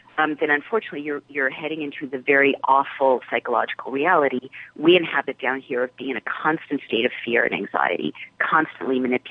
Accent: United States; because let me tell you, as an American, I love Canada.

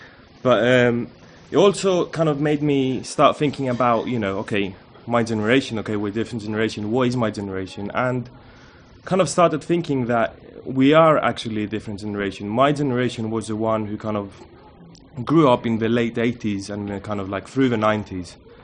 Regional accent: Patras, Western Greece, Greece; There was a high school teacher, Nikos Teboneras, who was actually assassinated in my hometown, in Patras, defending his high school

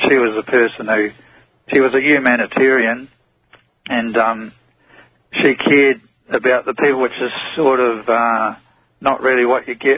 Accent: New Zealand; now in Australia; Yeah, well, I'm an Australian, well, New Zealander, actually, but I've been living in Australia for about 20-odd years

